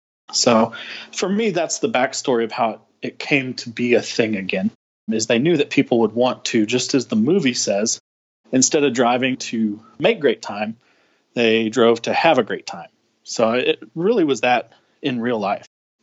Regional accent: Midwest, United States; It's the Midwest. I'm from the Midwest. It's not a knock. We're just a little flat out here.

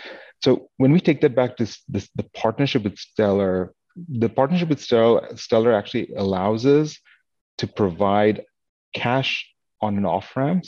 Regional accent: Saudi Arabia; moved away as an adult; also born or lived in India; now in United States; I'm actually from India, but I grew up in Saudi Arabia till I was 15. And then so I ended up moving to the US when I was 21 for my master's.

